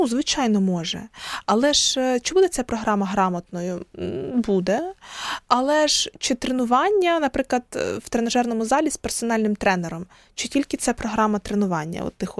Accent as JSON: {"language": "Ukrainian", "town": "Pidbirtsi", "region": "Lviv Oblast", "country": "Ukraine", "tie": "born or raised there", "said": "я виросла в Підбірцях, це село, яке дуже близько знаходиться до Львова."}